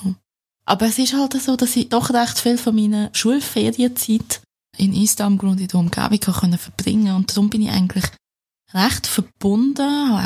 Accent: Basel, Basel-Stadt, Switzerland; Nein, ich bin eine waschechte Baslerin.

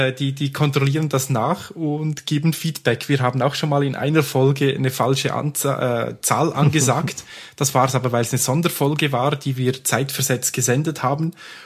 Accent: Switzerland; Wir haben da keinen Stress, wir sind Schweizer. Zumindest ein kleiner Teil vom Team, also ich.

